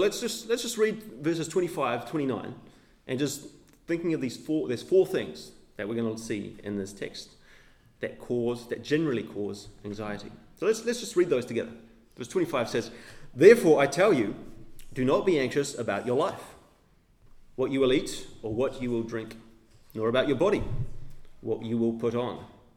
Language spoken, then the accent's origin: English; Northland, New Zealand; Now, I grew up in Northland, and my father had this massive veggie garden